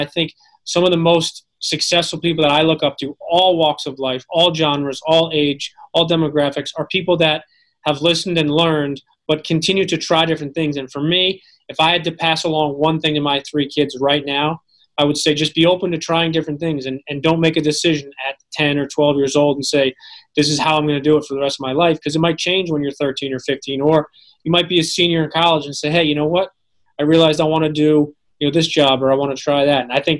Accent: Connecticut, United States; all of a sudden we find out we're both from Connecticut

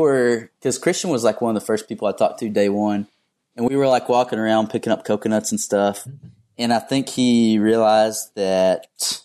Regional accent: Kentucky, United States; I'm from Kentucky. Where he's from is not far from where I live

